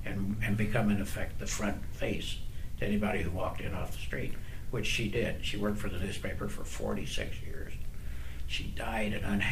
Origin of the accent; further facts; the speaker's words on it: Lafayette, Indiana, United States; born there; I was born in Lafayette, Indiana.